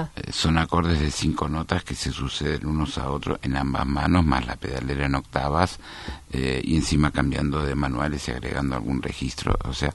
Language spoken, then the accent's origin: Spanish; Argentina; acá somos argentinos y que necesitamos música argentina.